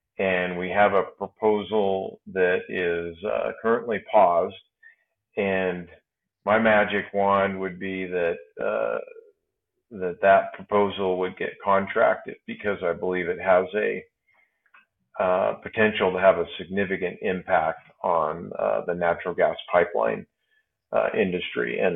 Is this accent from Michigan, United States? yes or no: no; Oregon, United States; Yeah, I grew up in the Northwest and spent a lot of time fishing in the Umatilla National Forest.